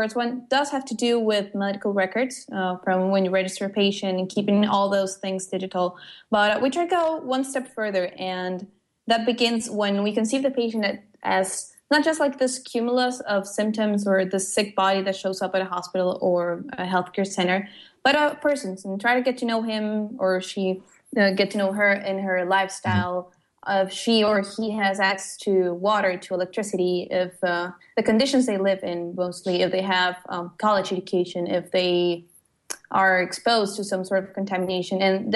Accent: Costa Rica; when I come from Costa Rica, we suffer a lot from tropical diseases

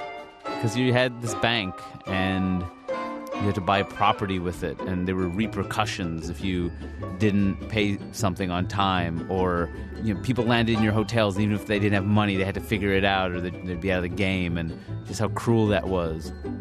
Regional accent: Queens, New York, United States; I grew up in Queens, New York, a lifelong New Yorker. Both my parents worked in hospitals.

